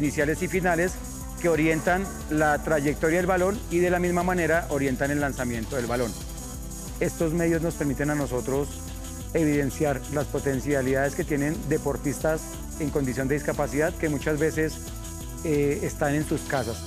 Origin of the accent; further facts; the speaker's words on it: Soacha, Cundinamarca, Colombia; soy del municipio de Soacha